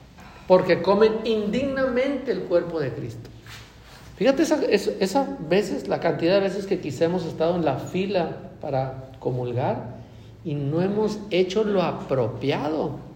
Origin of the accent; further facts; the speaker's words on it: Mexico; somos bautizados, somos cristianos y somos guadalupanos, somos mexicanos, soy católico, vengo de esta familia.